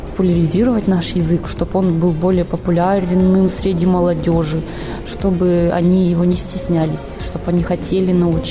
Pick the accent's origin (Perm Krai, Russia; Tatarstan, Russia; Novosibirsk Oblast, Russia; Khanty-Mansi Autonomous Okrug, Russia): Perm Krai, Russia; С Коми-Пермяцкого округа, который находится на территории Пермского края